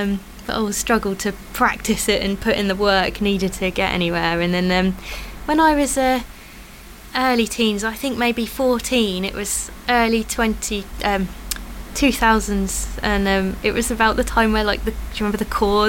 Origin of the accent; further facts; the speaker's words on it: Ryde, South East England, United Kingdom; moved away; I lived in Ryde, Palmead, and went to nursery school.